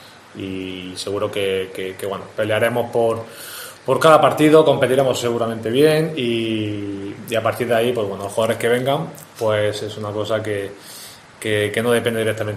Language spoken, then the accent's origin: Spanish; Almería, Andalusia, Spain; yo soy de Almería, soy de aquí cerquita y sé que es una tierra futbolera, sé que es una tierra que hay mucha pasión por este deporte